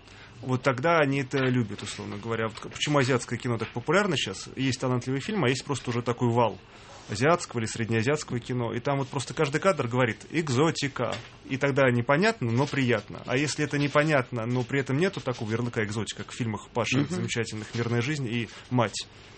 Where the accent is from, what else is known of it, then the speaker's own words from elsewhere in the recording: Russia; born there; я родился в России, я воспитан на русской классике, на российском советском кино.